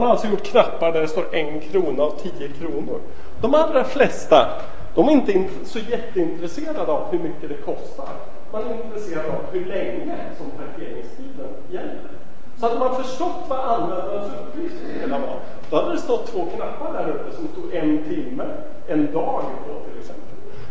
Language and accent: Swedish; Norway; Swedish is a second language; alltså jag är norrman egentligen.